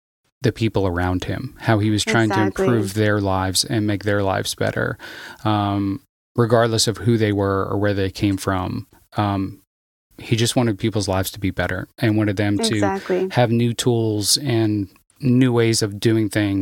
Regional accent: Pennsylvania, United States; I can even think about just growing up in Pennsylvania, we had certain meals that were just a staple of holidays, like sauerkraut.

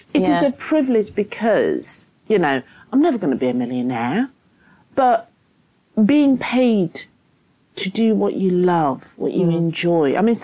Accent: Zimbabwe; born there; first language Shona; English is a second language; I do still speak my mother tongue, because I was born in Zimbabwe.

